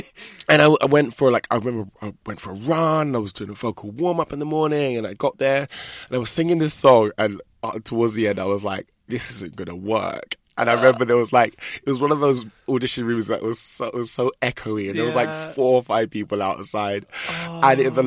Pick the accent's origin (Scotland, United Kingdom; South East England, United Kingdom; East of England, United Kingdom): East of England, United Kingdom; I grew up in Hertfordshire